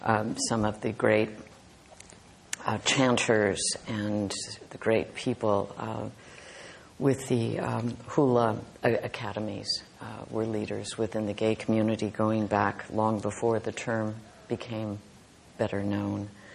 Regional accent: Austin, Minnesota, United States; because I'm from Austin, Minnesota.

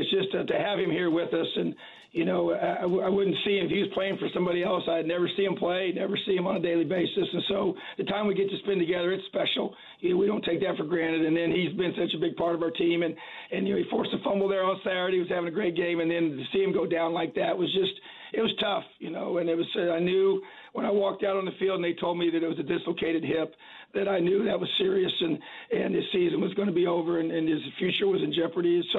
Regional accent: Indiana, United States; I'm born and raised in Indiana, high school coach in the state for many years

